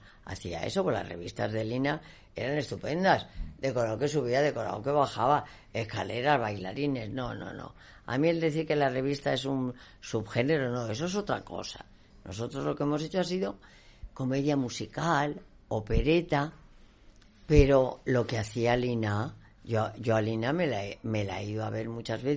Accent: Valladolid, Castile and León, Spain; las dos bajitas somos las de Valladolid

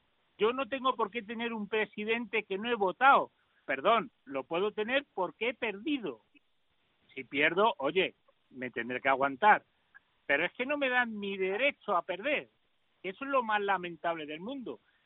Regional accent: Spain; tengo un carnet de identidad que me dice que soy español

